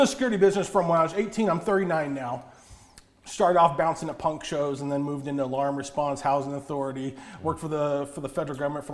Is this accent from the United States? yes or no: yes; Pahrump, Nevada, United States; also born or lived in Las Vegas; Was raised in Pahrump.